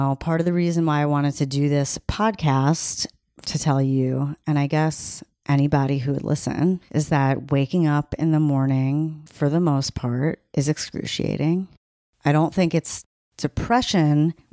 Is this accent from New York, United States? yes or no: yes; Long Island, New York, United States; I can't say that word because I'm from Long Island.